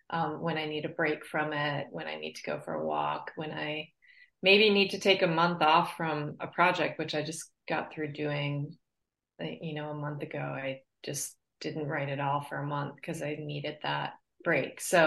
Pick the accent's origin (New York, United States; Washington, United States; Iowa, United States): New York, United States; also born or lived in Boston, Massachusetts; my husband and I moved from Massachusetts, mm-hmm. from the Boston area, but I am actually from upstate New York originally.